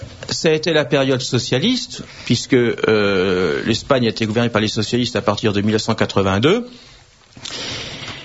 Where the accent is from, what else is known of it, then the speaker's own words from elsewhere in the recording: France; Nous en avons nous-mêmes, en tant que Français, bien profité de son vivant.